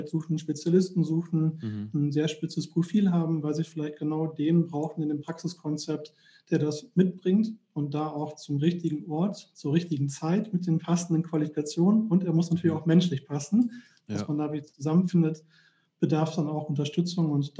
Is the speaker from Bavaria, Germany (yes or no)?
no; Bielefeld, North Rhine-Westphalia, Germany; Wir kommen hier aus Bielefeld in der Region